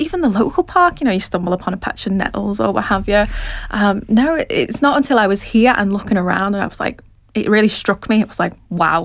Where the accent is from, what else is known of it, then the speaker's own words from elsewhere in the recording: Liverpool, North West England, United Kingdom; I'm sure you can tell from my accent that I'm actually from Liverpool